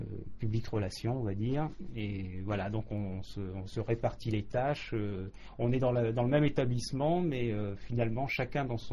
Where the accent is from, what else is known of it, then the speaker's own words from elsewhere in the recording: Nantes, Pays de la Loire, France; born there; Je suis né à Nantes, exactement.